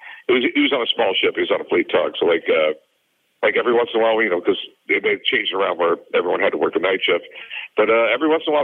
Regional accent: San Diego, California, United States; My dad, career military, did 20 years in the Navy. So I grew up in San Diego.

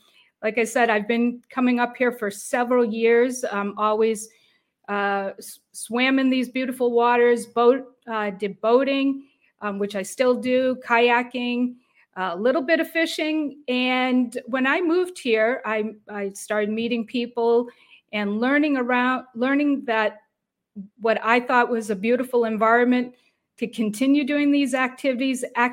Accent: Massachusetts, United States; also born or lived in Connecticut, United States; I am a native New Englander. I grew up in Massachusetts.

